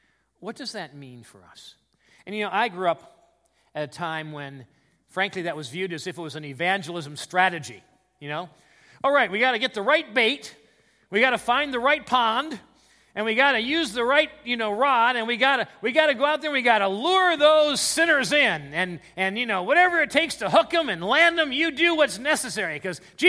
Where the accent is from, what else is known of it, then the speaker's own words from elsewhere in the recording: United States; And I thought about that as an American today, and I thought about that as a Christian.